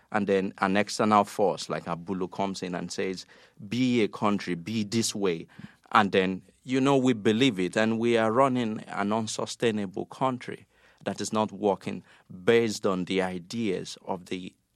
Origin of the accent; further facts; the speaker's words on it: Nigeria; moved away as an adult; the germ of the idea came to me when I was living away from Nigeria.